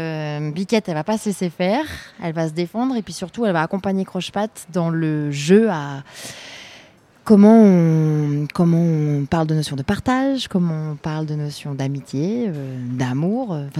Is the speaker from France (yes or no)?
yes; Auvergne-Rhône-Alpes, France; On vient d'Ardèche, oui. Sud-Ardèche.